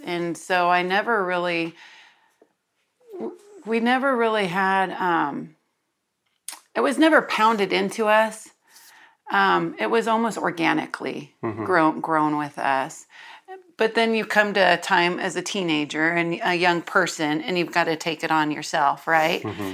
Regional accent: Colorado, United States; Born and raised in Colorado. Grew up Catholic up till about, I think seventh grade, sixth grade

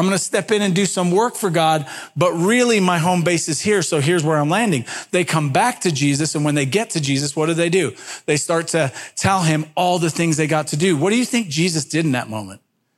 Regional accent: England, United Kingdom; I grew up in England where there's more sheep than people.

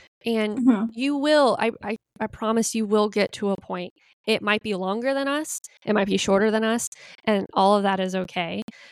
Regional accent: United States; as an American, as someone who lives in the US, like we are generally a very impatient society.

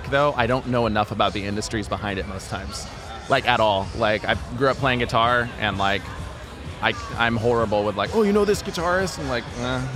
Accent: Oceanside, California, United States; I grew up in Oceanside, California, and surfing is just so much better than doing two-a-days

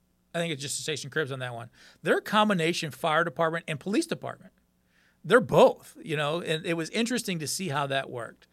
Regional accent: Michigan, United States; You know, I grew up in Michigan, but I wasn't involved back then.

